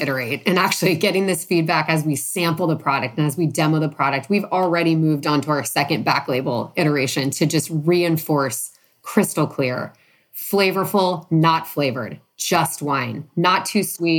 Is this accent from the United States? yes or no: yes; San Francisco, California, United States; When I was growing up in San Francisco running around